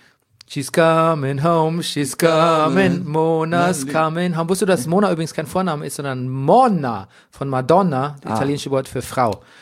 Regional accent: Grafentraubach, Bavaria, Germany; Kannst auch in meinem Heimatort auch.

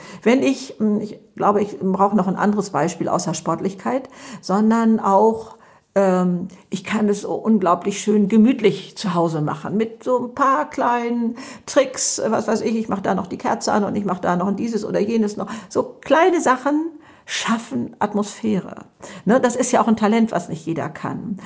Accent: Hamburg, Germany; ich komme aus Hamburg und bin 72 Jahre alt, ich habe 3 Kinder und 3 Enkelkinder

